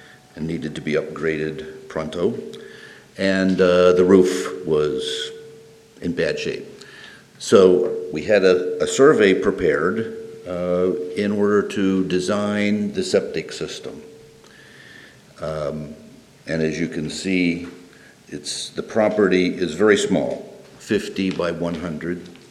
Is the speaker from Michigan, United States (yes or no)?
no; Reading, Pennsylvania, United States; Reading, Pennsylvania.